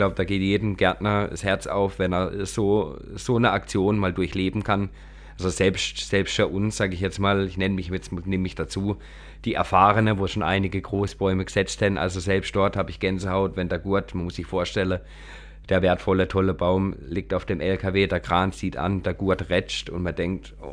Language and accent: German; Kappel-Grafenhausen, Baden-Württemberg, Germany; Genau, ich komme aus Kappelgrafenhausen.